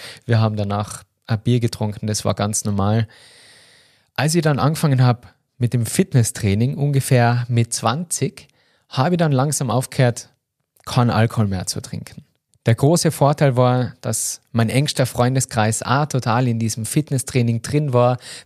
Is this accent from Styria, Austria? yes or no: no; Tyrol, Austria; da ist ähnlich wie bei uns in Tirol, da wird einfach viel getrunken.